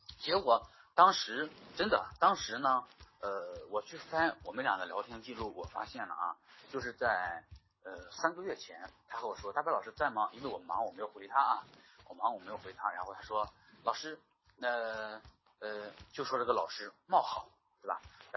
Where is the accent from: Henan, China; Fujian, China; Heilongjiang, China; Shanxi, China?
Shanxi, China; 的老总是我们山西人嘛